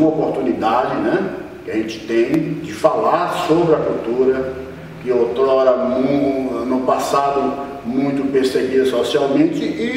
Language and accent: Portuguese; Bahia, Brazil; Sou filho da Bahia, sou baiano, né? De pai, de mãe, de família.